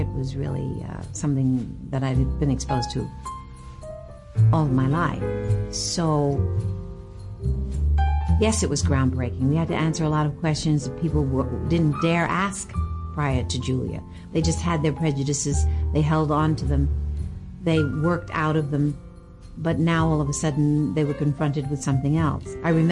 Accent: New York City, New York, United States; One from North Carolina, one from South Carolina. I was raised in New York City.

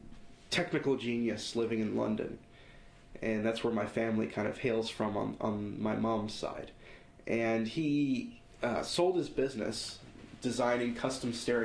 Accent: Grenada; Growing up in Grenada, there's still some of that going around, but not as much.

